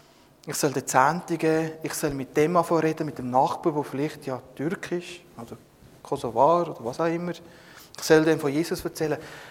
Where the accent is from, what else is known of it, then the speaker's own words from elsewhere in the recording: Oberdiessbach, Bern, Switzerland; ich bin Schweizer. Ich bin Emmentaler. Von Oberdiessbach.